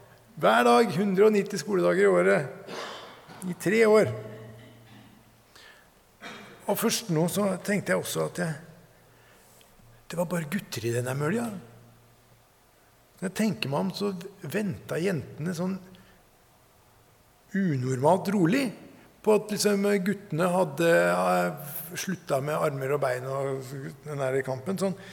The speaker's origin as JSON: {"language": "Norwegian", "town": "Ørje", "region": "Østfold", "country": "Norway", "tie": "born or raised there", "said": "Jeg vokste opp i Ørje. Og gikk på videregående i Mysen, så vi måtte ta skolebuss."}